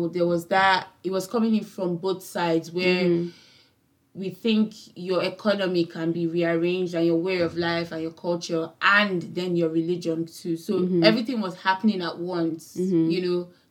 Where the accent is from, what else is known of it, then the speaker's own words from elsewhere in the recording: Nigeria; me basically growing up in Nigeria, and I can go to my village anytime